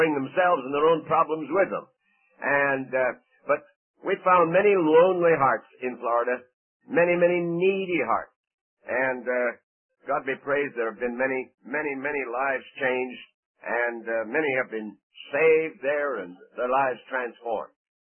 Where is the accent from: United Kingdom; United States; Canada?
Canada; Guelph, Ontario; born there; I was born in Guelph, Ontario, and I'm a 1905 model.